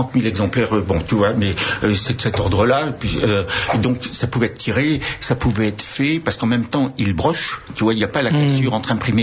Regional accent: Brittany, France; en tant que breton

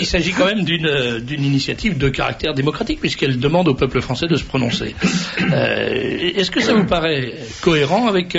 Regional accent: Corsica, France; Je suis corse

